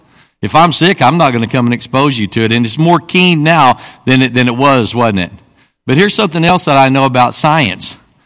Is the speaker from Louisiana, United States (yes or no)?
no; Oklahoma, United States; All right, I'm from Oklahoma. I said, cut me some slack.